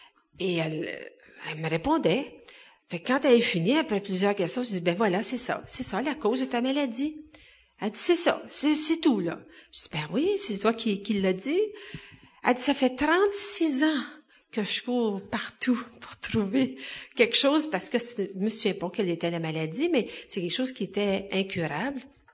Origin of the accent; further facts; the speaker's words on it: Quebec, Canada; parce que je suis québécoise, ça y fait beaucoup.